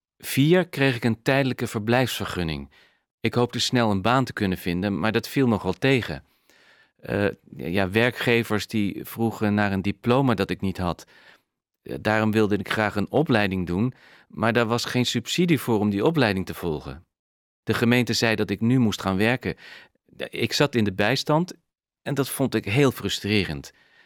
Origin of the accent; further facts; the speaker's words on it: Iran; now in Netherlands; Ik ben gevlucht uit Iran. Sinds 1994 woon ik in Nederland.